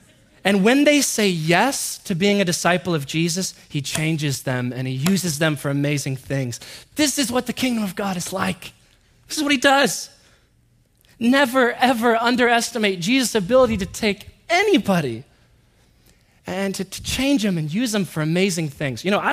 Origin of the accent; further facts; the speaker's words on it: Corvallis, Oregon, United States; I come from Corvallis, Oregon. I'm just a nobody from Corvallis. You ever been to Corvallis? Only thing there is a school and cows. Growing up, my family lived for well over a decade beneath the American poverty line.